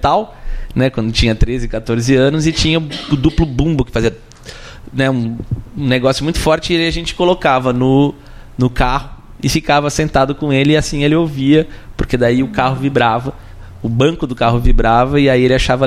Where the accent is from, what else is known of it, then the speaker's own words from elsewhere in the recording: Jundiaí, São Paulo, Brazil; que eu cresci num prédio lá em Jundiaí